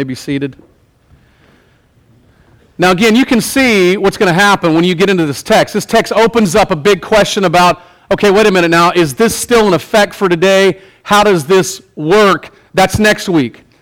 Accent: Bible Belt, United States; I grew up in the Bible Belt. I literally grew up in the belt buckle of the Bible Belt, where I remember vividly on a Sunday morning, nothing being opened, right?

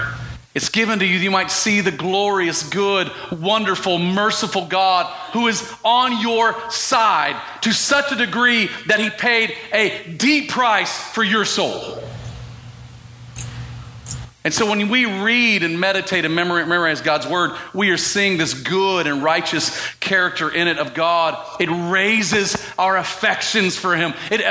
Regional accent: Dallas, Texas, United States; I grew up in the South, right, which is the Bible Belt. I grew up in the belt buckle of the Bible Belt, Dallas, Texas.

